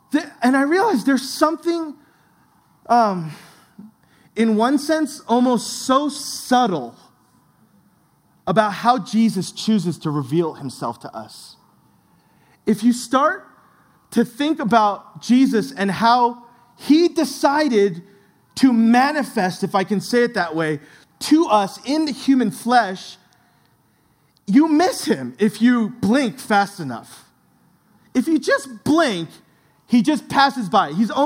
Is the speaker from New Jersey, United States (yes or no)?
yes; New Jersey, United States; I grew up in New Jersey, so that really relates to me. It's tiny.